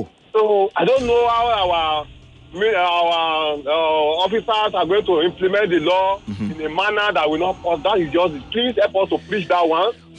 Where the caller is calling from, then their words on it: Ikotegbe, Nigeria; I'm calling from Ikotegbe.